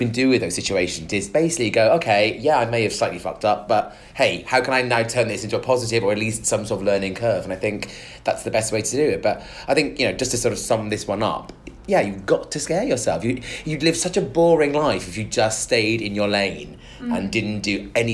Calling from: Nigeria; although I'm currently not in the UK, I'm listening from Nigeria and consider myself to be your biggest Nigerian fan.

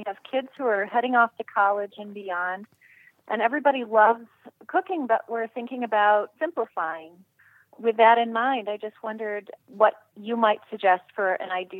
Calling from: Lincoln, Massachusetts, United States; And I'm calling from Lincoln, Massachusetts.

